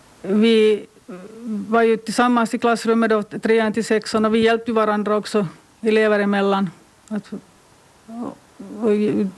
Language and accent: Swedish; Björke, Sweden; och jag är född 1967 i Björke i Hotsjö. Och då på gården därifrån, där som min pappa Gusti född.